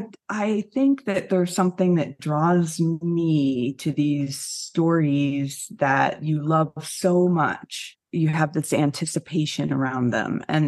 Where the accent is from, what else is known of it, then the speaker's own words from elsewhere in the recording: Michigan, United States; And also, I grew up in Northern Michigan. I was outside all the time and a huge animal lover.